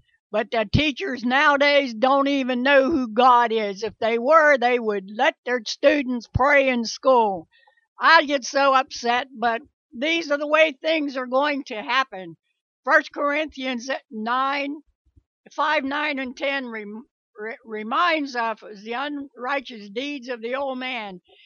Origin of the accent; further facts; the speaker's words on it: United States; I'm an American. I was born and raised American, and I'm proud to be an American.